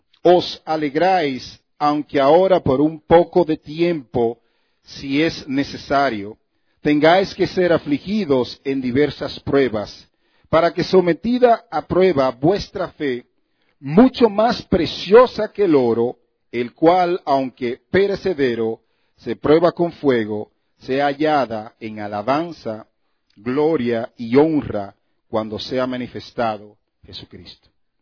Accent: Dominican Republic; yo soy de la República Dominicana. Tierra del béisbol y del plátano verde

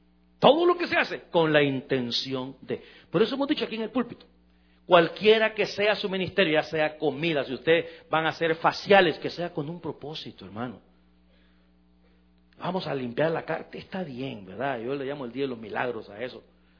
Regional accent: El Salvador; en mi país, en El Salvador

